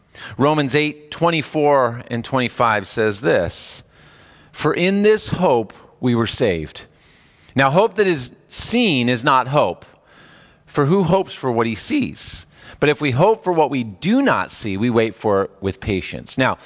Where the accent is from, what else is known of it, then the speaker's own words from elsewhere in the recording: California, United States; You know, growing up in California, when it talks about the pain of childbirth, I think of earthquakes